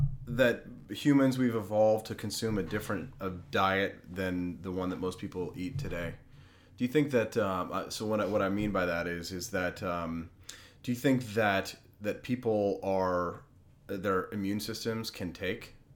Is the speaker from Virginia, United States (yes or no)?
yes; Virginia, United States; one in your home state of Maryland and one in my home state of Virginia.